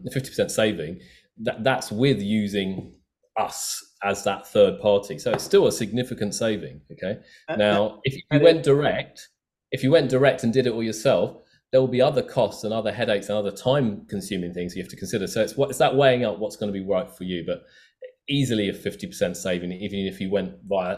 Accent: United Kingdom; born there; I'm of Indian origin, okay? I was born in the UK, but I have Indian contacts, Indian family.

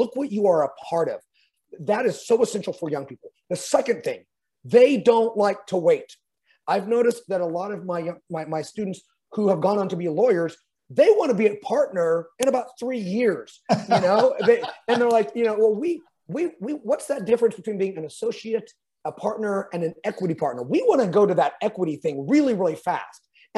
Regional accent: California, United States; I'm a Californian.

